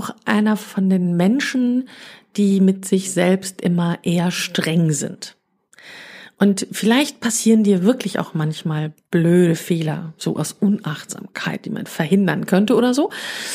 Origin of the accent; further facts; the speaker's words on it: Münster, North Rhine-Westphalia, Germany; Also ich komme aus Münster, da ist das ein bisschen anders.